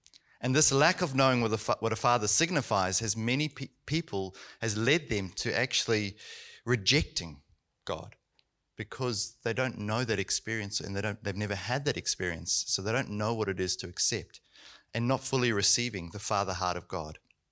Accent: South Africa; I was actually growing up in South Africa.

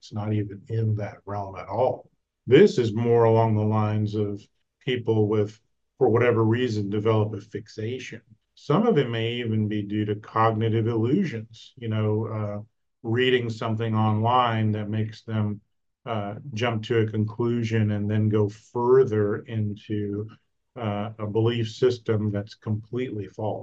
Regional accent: Kansas, United States; And for the most part, I live in the Midwest. I'm from Kansas.

